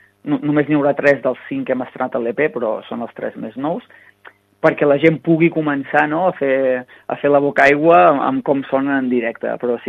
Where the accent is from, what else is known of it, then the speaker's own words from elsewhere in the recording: Torroella de Montgrí, Catalonia, Spain; som de Torroella de Montgrí i als voltants, i és una zona molt musical.